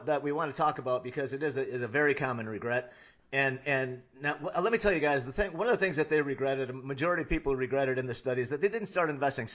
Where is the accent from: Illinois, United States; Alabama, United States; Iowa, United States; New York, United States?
Illinois, United States; You know, I remember in the Midwest, we're from Northern Illinois, and I tell you what, I don't feel like I even see the sun from, middle of October until April or something.